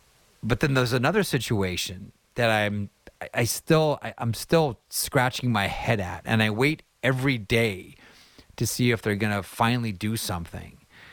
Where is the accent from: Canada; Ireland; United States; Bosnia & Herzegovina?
Canada; I'd love to see the Winnipeg Jets do some damage, not just as a Canadian, but as someone that feels for those fans.